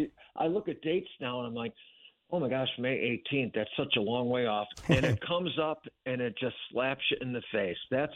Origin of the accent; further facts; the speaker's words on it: Chicago, Illinois, United States; And you know, I'm from Chicago.